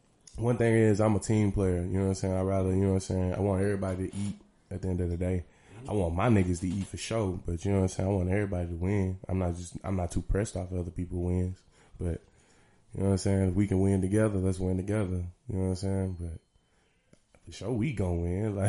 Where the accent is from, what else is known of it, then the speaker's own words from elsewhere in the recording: St. Louis, Missouri, United States; But, like, being in the South, nah, I'm from St. Louis, born and raised.